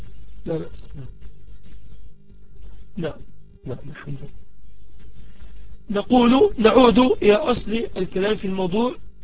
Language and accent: Arabic; Egypt; كما نقول يعني أما أعرف عندنا في مصر نقول عاجله وآجله مثلا